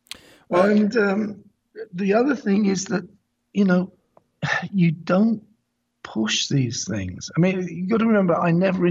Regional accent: England, United Kingdom; now in United States; Now, as you can tell from my voice, I'm from England.

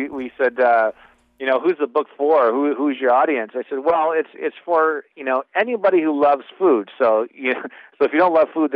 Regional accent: Vermont, United States; You know, I grew up in Vermont, and my dad owned a diner in St. Johnsbury, Vermont, called Mapletown Dinette.

